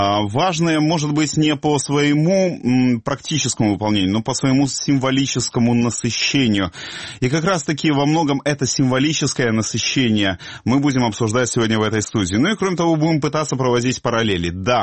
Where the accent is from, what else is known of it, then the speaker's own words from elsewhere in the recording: Crimea, Ukraine; я сам рос в Крыму